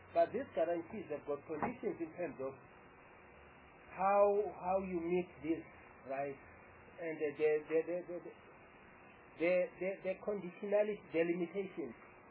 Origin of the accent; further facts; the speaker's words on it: South Africa; that in our culture as South African blacks, without implying color across